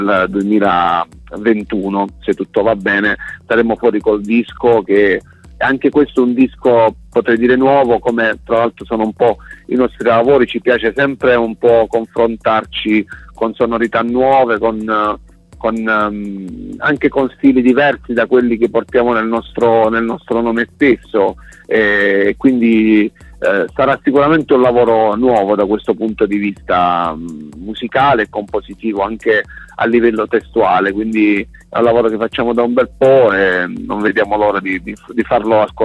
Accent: Basilicata, Italy; Noi veniamo dalla Basilicata, da un piccolo paesino della Basilicata

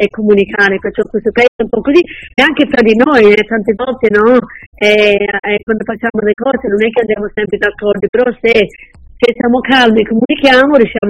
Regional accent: Tuscany, Italy; in questa zona che noi siamo della Toscana

